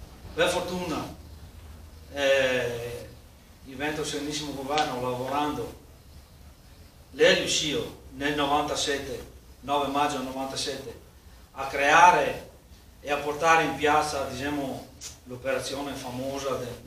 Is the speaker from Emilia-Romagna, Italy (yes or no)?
no; Veneto, Italy; noi altri, come Veneti, che abbiamo 1100 anni di storia